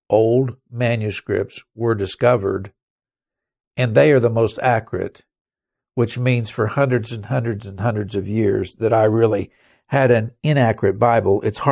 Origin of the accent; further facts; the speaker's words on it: England, United Kingdom; first language en; but I am an English person, and English is my language, believe it or not.